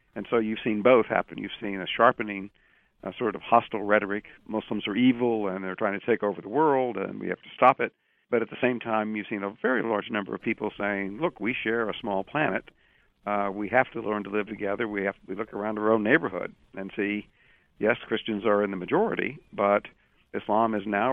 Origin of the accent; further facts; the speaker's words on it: Tulsa, Oklahoma, United States; I mean, I grew up in Tulsa, and I was born and raised there.